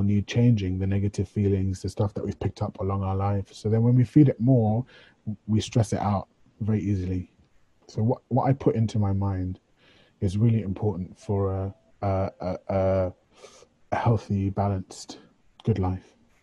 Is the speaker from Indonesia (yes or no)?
no; United Kingdom; because we're British and we love tea